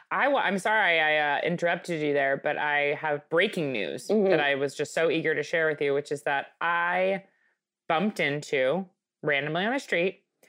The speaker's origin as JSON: {"language": "English", "region": "Michigan", "country": "United States", "tie": "born or raised there", "lives_now": "Hyannis Port, United States", "said": "I grew up in Michigan. Now here I am in fucking Hyannisport."}